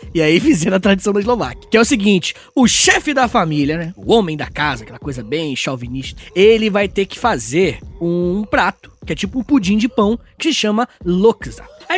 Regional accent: Rio de Janeiro, Brazil; Eu sou carioca. Quer dizer, eu não sou carioca, eu sou fluminense, tecnicamente. Mas eu sou do Rio e eu posso falar isso.

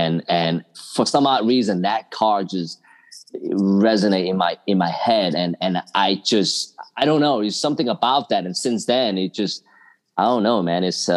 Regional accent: Hong Kong; I grew up in Hong Kong, originally from Hong Kong.

